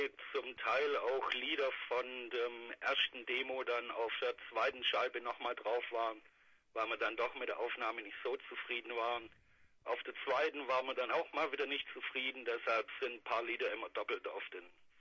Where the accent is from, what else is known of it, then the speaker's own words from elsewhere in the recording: Stuttgart, Baden-Württemberg, Germany; Ja, wir kommen aus Stuttgart